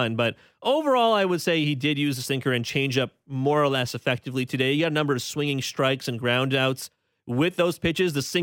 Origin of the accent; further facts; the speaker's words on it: Canada; because I'm Canadian.